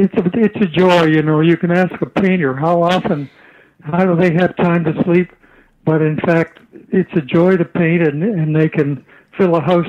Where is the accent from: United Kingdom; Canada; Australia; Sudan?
Canada; Toronto, Ontario; now in United States; You probably want to know that I grew up in Toronto and so did my wife. And we left there in 1955.